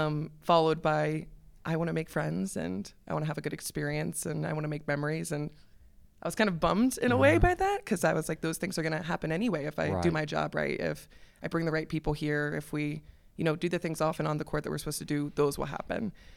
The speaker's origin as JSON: {"language": "English", "town": "Washington", "region": "District of Columbia", "country": "United States", "said": "I'm from the Washington, D.C. metro area, so I knew I didn't want to be in traffic."}